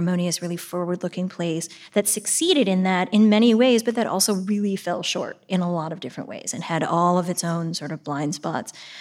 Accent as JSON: {"language": "English", "town": "Shaker Heights", "region": "Ohio", "country": "United States", "tie": "born or raised there", "said": "But when I started writing my second book, which is the one that takes place in Shaker Heights, where I grew up"}